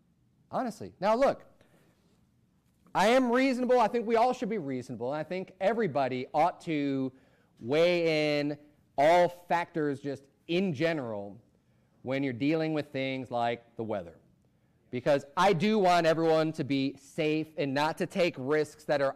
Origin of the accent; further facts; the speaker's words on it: Chicago, Illinois, United States; And there is a difference between, like, me growing up in Chicago.